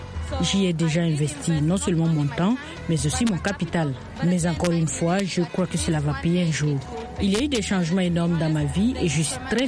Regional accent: Tanzania; French is a second language; Je viens de Tanzanie, la belle terre de Tanzanie.

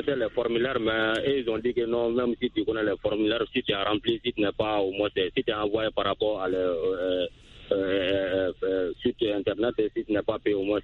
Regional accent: Soninkéni, Mali; Oui, effectivement, dans mon village natal.

